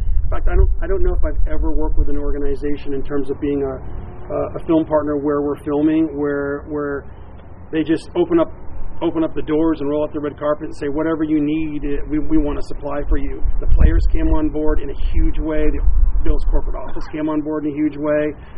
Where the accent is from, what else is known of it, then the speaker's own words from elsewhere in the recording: Vermont, United States; I grew up in Vermont, and Vermont doesn't have a professional team, so you've got lots of the communities wrap their love around different teams in different places.